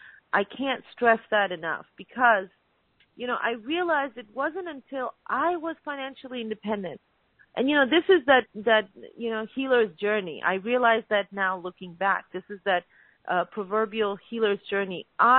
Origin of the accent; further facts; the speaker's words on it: Pakistan; of course, I was born and raised in Pakistan